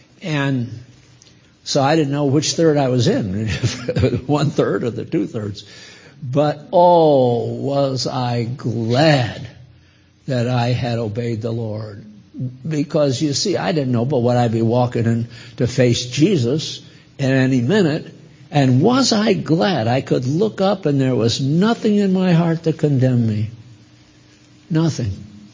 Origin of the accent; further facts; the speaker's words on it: New Haven, Connecticut, United States; Yale's in my hometown up in New Haven, Connecticut. Well, I'm in West Haven.